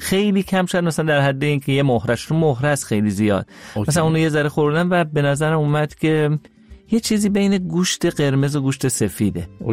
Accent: Iran

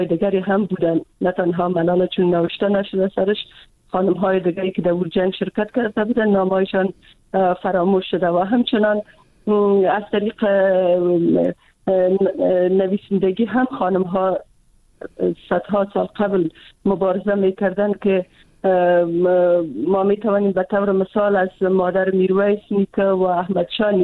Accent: Afghanistan; خودم چون از افغانستان هستم

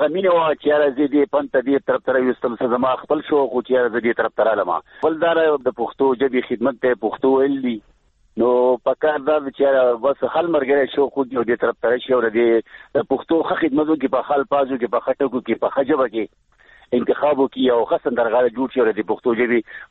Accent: Golkara, Khyber Pakhtunkhwa, Pakistan; ما په لغه ګولکړه کې پیدا شي ما په ګولکړه کې لوښه مږي

